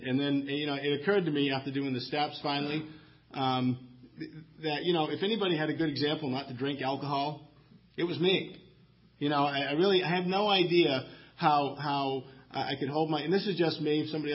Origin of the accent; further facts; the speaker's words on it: Maine, United States; I'm from Maine, so when I say rural setting, I mean a rural setting in Maine means no one else lives in that whole area.